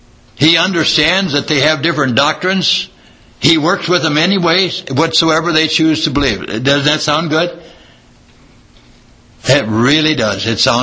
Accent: Missouri, United States; And, well, I'm from Missouri. I got to see it to believe it.

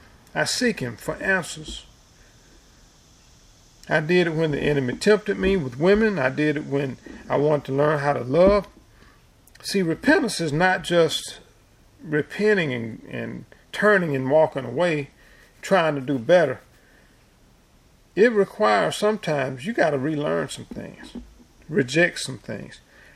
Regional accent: United States; See, I grew up in America listening, going to public school.

